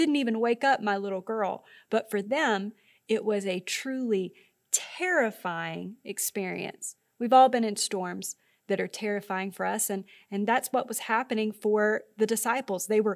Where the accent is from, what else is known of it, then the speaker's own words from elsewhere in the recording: Louisiana, United States; Growing up in Louisiana, we're used to really loud storms.